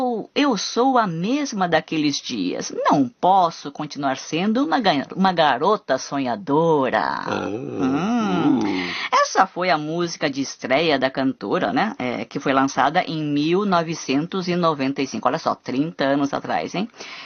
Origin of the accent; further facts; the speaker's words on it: Curitiba, Paraná, Brazil; now in Japan; Paraná também é o meu estado, gente, sou de Curitiba.